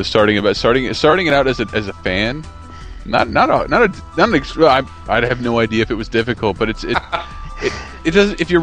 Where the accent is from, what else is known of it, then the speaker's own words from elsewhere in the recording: Florida, United States; I'm from Florida.